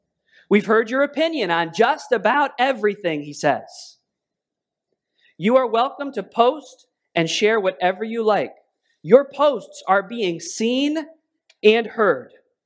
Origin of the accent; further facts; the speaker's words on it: New England, United States; I'm from New England. Worse yet, I have 300 years of family from the Berkshires.